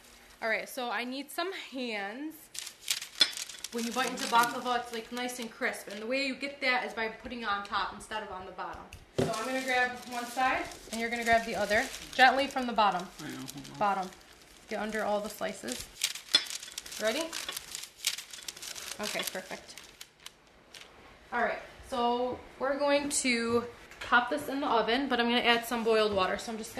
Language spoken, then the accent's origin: English; United States; as a American Muslim who was born and raised here, who's, you know, as American as they get, but also a practicing Muslim and proud of my Lebanese heritage